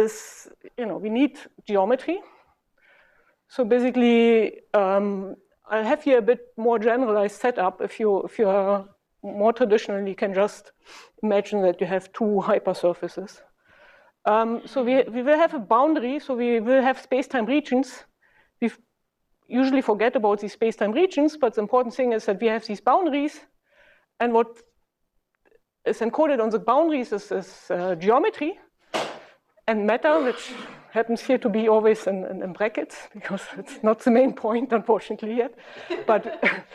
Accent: Berlin, Germany; Yeah, since I'm from Berlin, I have to basically follow these traditions.

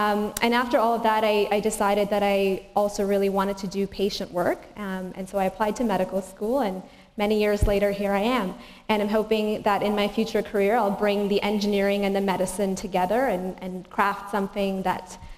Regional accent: Toronto, Ontario, Canada; also born or lived in India / Hong Kong; I grew up moving to a new city every 3 years of my life. So I grew up in India, Hong Kong, and then Toronto.

